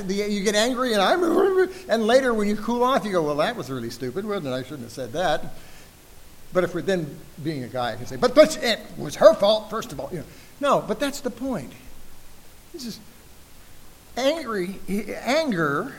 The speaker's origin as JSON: {"language": "English", "town": "El Paso", "region": "Texas", "country": "United States", "tie": "born or raised there", "said": "I grew up in El Paso, Texas."}